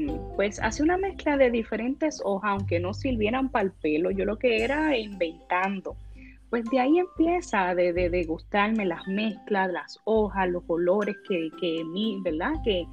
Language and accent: Spanish; Dominican Republic; now in Puerto Rico; Yo soy una joven dominicana que llegó a Puerto Rico hace 8 años